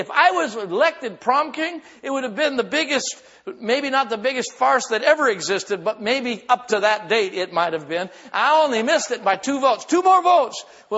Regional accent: Minnesota, United States; I was from Minnesota, so Canada was the fishing trip when you were in ag class, farm community ag class.

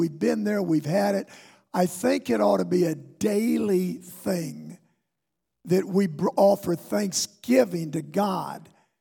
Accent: Barberton, Ohio, United States; I'm glad I was raised in Barberton, Ohio.

